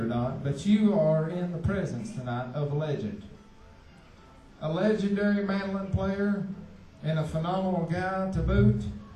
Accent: Cherry Log, Georgia, United States; I'm from Cherry Log.

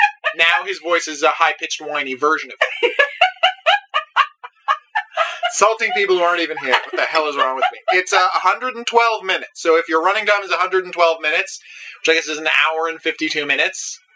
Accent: Canada; Oh, also, just to remind everyone that we are Canadian, we're having craft dinner while we do this.

